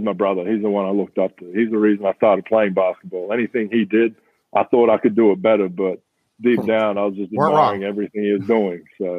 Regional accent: Australia; I grew up in Australia, I grew up in a rural community

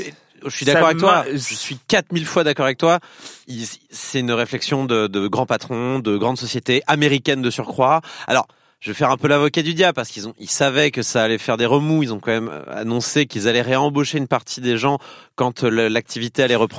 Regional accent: Southern France, France; accent: southern French; j'ai repris mon accent du sud

